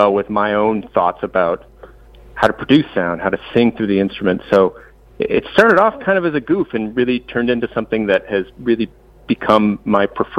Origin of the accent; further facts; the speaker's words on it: Appleton, Wisconsin, United States; I'm a Wisconsin resident, actually. I grew up in Appleton, Wisconsin.